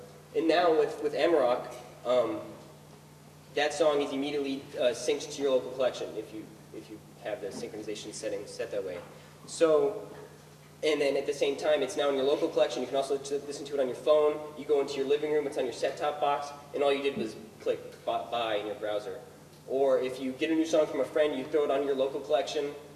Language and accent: English; United States; from the States.